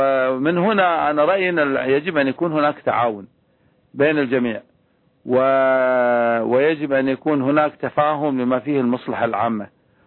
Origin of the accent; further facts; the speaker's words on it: Jordan; يعني الحين عندنا بالأردن